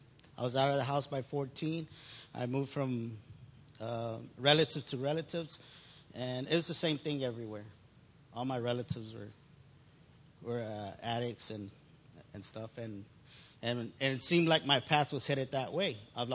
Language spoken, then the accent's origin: English; Houston, Texas, United States; I grew up in Houston, so my addictions led me to bad decisions.